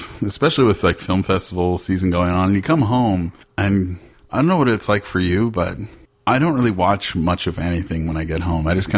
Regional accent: Victoria, British Columbia, Canada; Well, the thing is, like, I'm from Victoria, BC, Canada. We don't have any NFL teams here, last I checked. So growing up in the, you know, mid to late 80s, early 90s

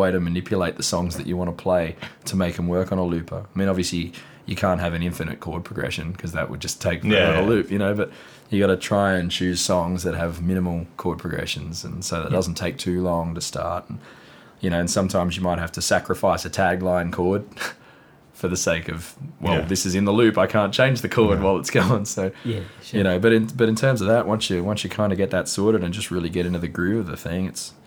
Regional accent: Australia; Maybe Google would be a good website … because I'm Australian.

